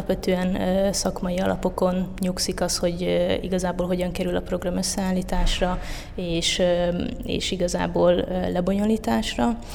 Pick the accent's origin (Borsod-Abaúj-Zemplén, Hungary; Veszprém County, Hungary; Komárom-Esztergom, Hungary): Borsod-Abaúj-Zemplén, Hungary; Miskolc; én is miskolciként igyekszem nyitott szemmel is füllel járni a városba meg a környéket, de mégis mindig szembesülök valami újdonsággal, amit tud nekem nyújtani a szülővárosom